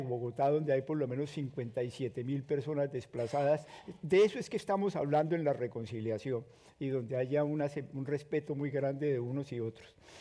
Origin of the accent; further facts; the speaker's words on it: Germany; aceptar que nosotros, pues, que somos la patria de Goethe y somos la patria de Bach y somos la patria de Beethoven y somos la patria de Hölderlin